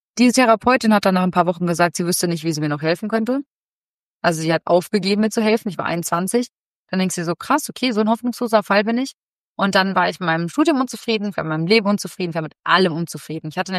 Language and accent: German; Cologne, North Rhine-Westphalia, Germany; born there; bin nach Köln gezogen, wieder zurück zu meinem Geburtsort